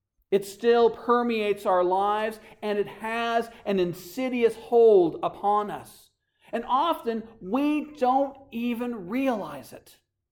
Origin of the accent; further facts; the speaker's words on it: United States; I am a Christian. I am a free man. I am an American.